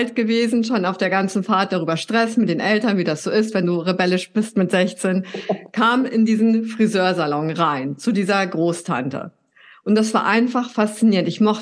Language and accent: German; Northern Germany, Germany; moved away as an adult; now in Vienna, Austria; Also ich bin norddeutsch. Vielleicht haben deine ZuhörerInnen und deine ZuschauerInnen das schon gehört. Ich komme aus Norddeutschland ursprünglich und lebe aber in Wien. Bin hier für einen Job nach Wien gezogen